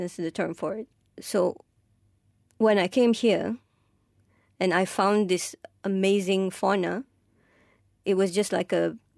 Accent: Mauritius; Mauritius definitely does not have as interesting wildlife as here.

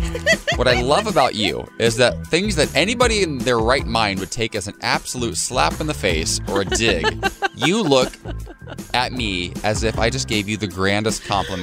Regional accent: Ohio, United States; I'm from Ohio.

